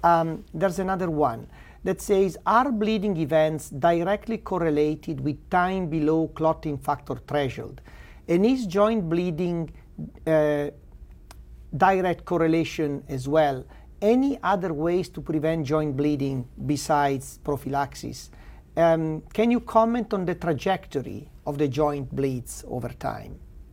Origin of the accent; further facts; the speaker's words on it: Canada; Now, maybe I'm Canadian and we live closer to the pole.